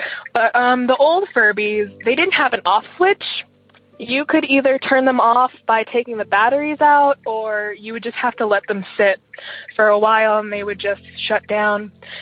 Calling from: Eugene, Oregon, United States; I'm calling from Eugene, Oregon.

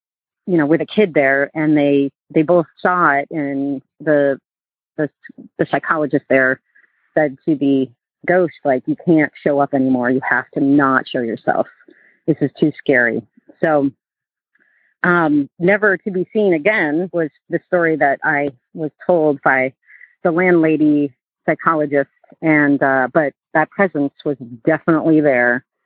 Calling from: Burlington, Vermont, United States; I'm calling from Burlington, Vermont.

